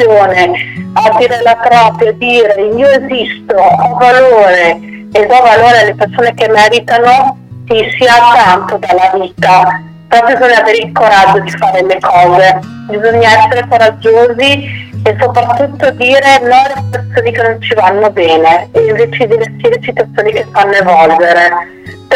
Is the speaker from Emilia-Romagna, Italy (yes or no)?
no; Cerese, Lombardy, Italy; perché io sono di Cerese